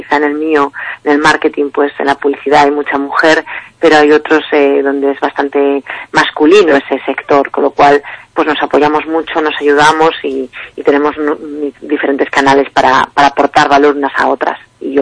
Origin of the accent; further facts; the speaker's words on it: Galicia, Spain; also born or lived in Madrid; yo volvía de Madrid, aunque soy gallega, estuve 10 años trabajando en Madrid, regresé a Galicia